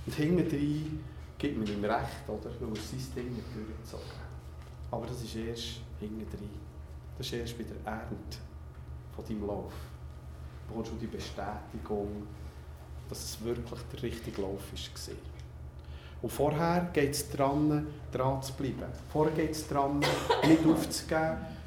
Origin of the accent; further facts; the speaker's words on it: Australia; Wir Australier sind gut in was?